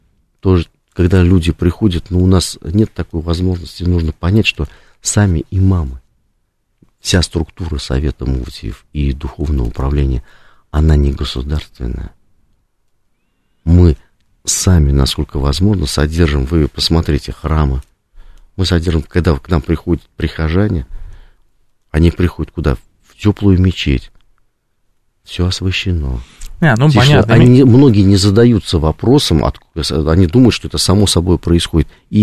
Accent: Kazan, Tatarstan, Russia; как я вырос, например, в Татарстане и в Казани

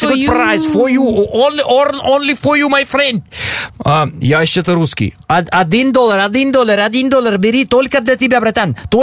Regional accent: Ural, Russia; я же на реке вырос. Я вырос на Урале.

